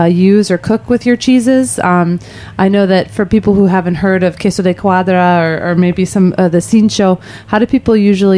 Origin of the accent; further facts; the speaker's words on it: Chicago, Illinois, United States; I grew up outside of Chicago, and all of the Mexican food there is so much better than the Mexican food in New York.